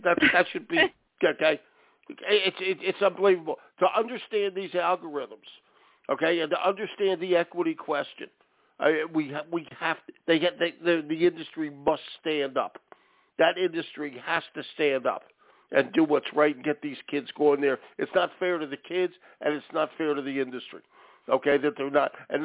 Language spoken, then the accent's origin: English; Philadelphia, Pennsylvania, United States; Well, I'm from Philly, so I can tell you this.